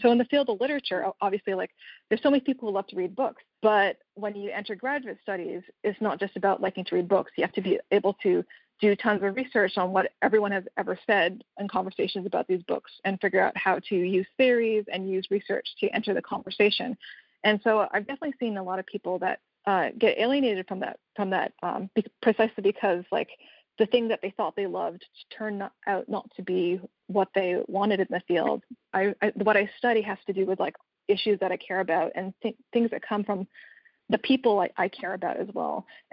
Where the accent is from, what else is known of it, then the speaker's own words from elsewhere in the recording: Canada; I'm actually Canadian.